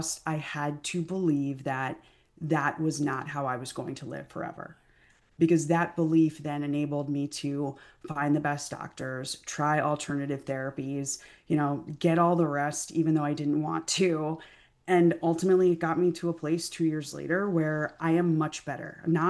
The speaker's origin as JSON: {"language": "English", "country": "United States", "said": "At the end of the day, like I am American. You know, my family has been here for multiple generations"}